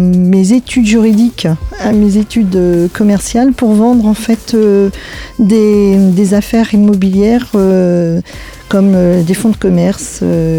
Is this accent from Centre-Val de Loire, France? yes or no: yes; Centre-Val de Loire, France; now in Orléans, France; Après ce parcours, je suis rentrée dans ma région natale, près de Sancerre, où j'ai vendu du vin toujours à l'export